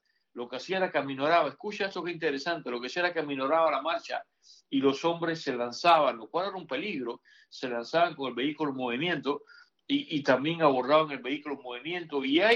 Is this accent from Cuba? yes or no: yes; Matanzas, Cuba; yo todavía recuerdo que en mi infancia en Cuba